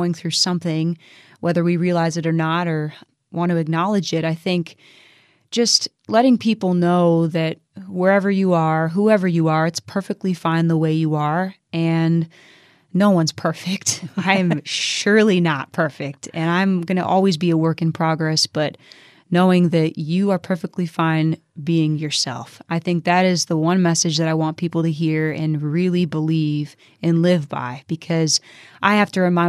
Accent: Michigan, United States; underestimated and have been so humbled by the support and love from Northern Michigan, and specifically my hometown.

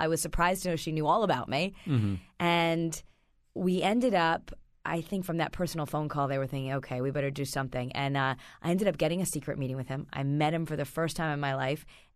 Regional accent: Detroit, Michigan, United States; Yes, I grew up in the Detroit area.

